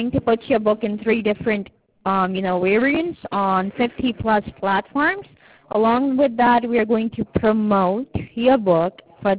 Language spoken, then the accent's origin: English; New York, United States; Well, I'm from New York.